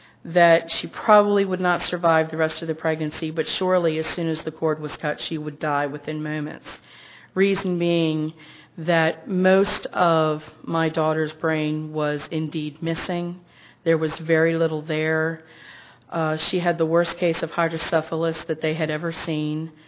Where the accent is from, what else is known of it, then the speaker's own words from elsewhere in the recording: Maryland, United States; I called a friendly pastor that I knew from my hometown in Maryland